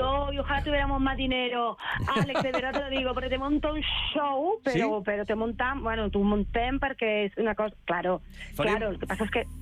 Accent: Sabadell, Catalonia, Spain; Jo soc de Sabadell.

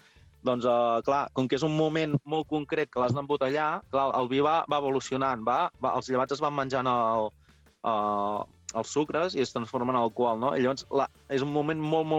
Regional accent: Olèrdola, Catalonia, Spain; jo sóc d'Olèrdola

